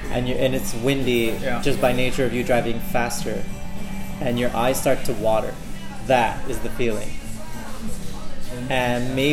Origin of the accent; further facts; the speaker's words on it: San Diego, California, United States; born there; I was born in San Diego, and in the spring or the fall was like the perfect time in the morning